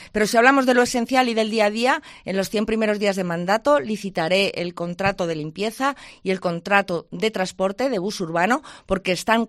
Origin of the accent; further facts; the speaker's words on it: Ávila, Castile and León, Spain; Pues soy la hija de Don Valentín y de Belia, nací en Ávila, vivo en Ávila.